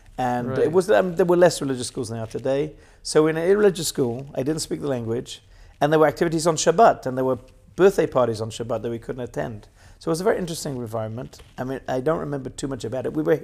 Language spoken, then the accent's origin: English; Wales, United Kingdom; So we grew up in Wales. And then we came, as many British people do, at age of 16 for summer camp in Israel for about a month.